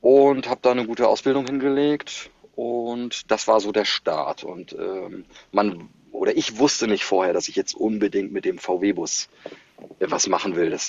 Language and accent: German; Rostock, Mecklenburg-Vorpommern, Germany; Mein Lebensmittelpunkt ist Rostock. Ich bin hier auch geboren. Und ich bin halt quasi in der ehemaligen DDR geboren, 1973.